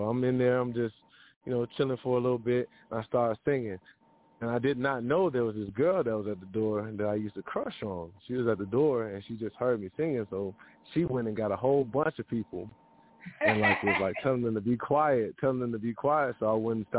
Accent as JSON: {"language": "English", "country": "Ghana", "tie": "born there", "said": "I was born in Ghana. And in my culture, where I'm from, we have a name that coincides with the day that we're born."}